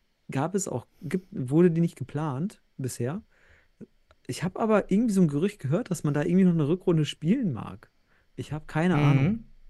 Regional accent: North Rhine-Westphalia, Germany; Also ich bin ja Westfale

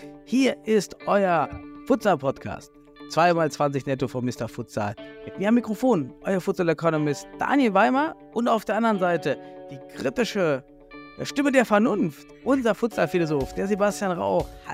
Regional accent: East Germany, Germany; now in Düsseldorf, Germany; ich wohne jetzt hier in Düsseldorf in der Region im Niederrhein. Und hier sagt man ja immer frohes neues Jahr. Und ich komme ja aus dem Osten

